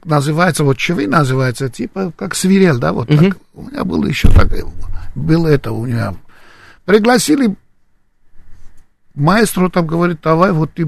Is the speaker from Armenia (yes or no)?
yes; Gyumri, Shirak, Armenia; Я из Гюмри. Из второго города в Армении.